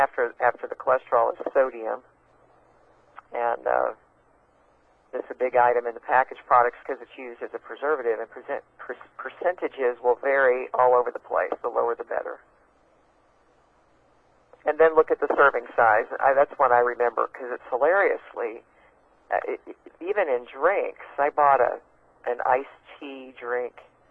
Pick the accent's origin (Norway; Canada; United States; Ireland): United States; Texas; accent: Southern drawl; Well, I'm from the South, from Texas, so every now and then, my